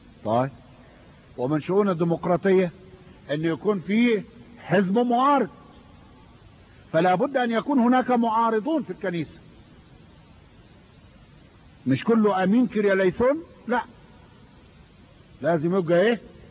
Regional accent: Sudan; والحساسية اللي جايين احنا بيها من السودان بين ام درمان والخرطوم ما لها وجود في مجتمعنا

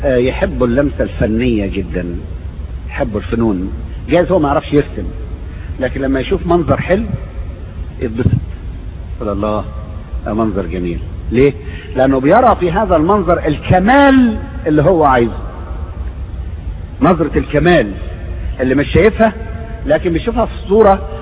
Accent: Egypt; عندنا في مصر بنسميها السرايا الصفرا

